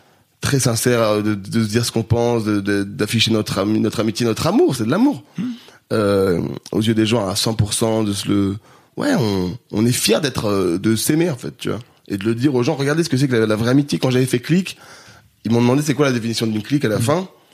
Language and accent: French; Grenoble, Auvergne-Rhône-Alpes, France; J'ai grandi à Grenoble